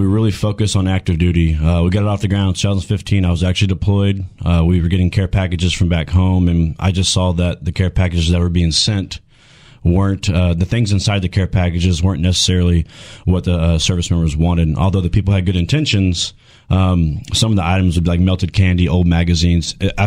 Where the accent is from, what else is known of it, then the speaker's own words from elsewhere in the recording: Tomball, Texas, United States; Well, I grew up in Tomball, but I've grew up in the Houston area my whole life. Yeah, I'm a Texan kid.